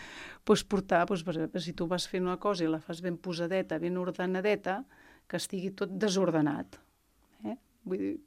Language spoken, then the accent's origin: Catalan; Barcelona, Catalonia, Spain; born there; Vaig néixer a Barcelona.